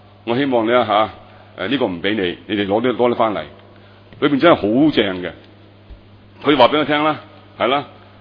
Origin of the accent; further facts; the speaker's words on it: China; 你睇下我哋中国人几愚昧啊！